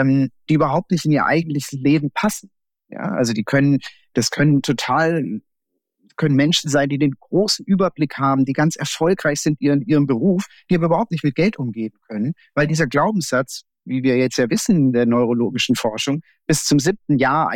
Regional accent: Baden-Württemberg, Germany; Ich komme aus dem Badischen, Schwäbischen.

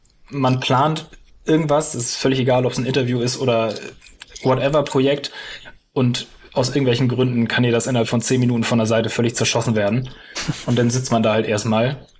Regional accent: Hamburg, Germany; also ich bin geboren, aufgewachsen in Hamburg.

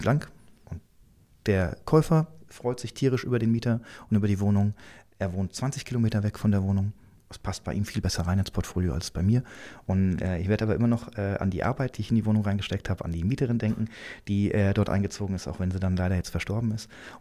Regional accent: Hesse, Germany; born there; Da ich gebürtig aus dem Vorort von Frankfurt komme

